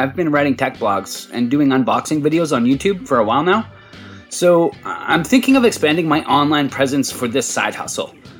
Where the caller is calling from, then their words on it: Phoenix, Arizona, United States; from Phoenix, a tech enthusiast and gadget reviewer.